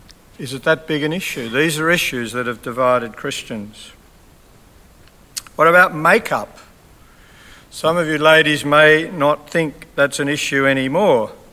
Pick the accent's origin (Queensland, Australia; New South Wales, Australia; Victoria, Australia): New South Wales, Australia; Sydney; As a young Anglican Christian growing up in Sydney